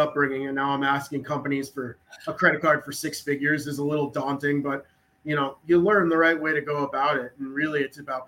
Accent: Florida, United States; I got to work for the team that I grew up around in South Florida.

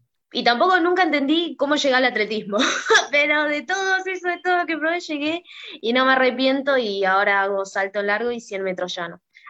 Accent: Misión Tacaaglé, Formosa, Argentina; now in Lomas del Mirador, Argentina; Sí, que es un pueblito bastante chiquito en donde me crié y mi familia sigue estando ahí y de ahí me sigue apoyando porque en este momento estoy viviendo en Lomas del Mirador

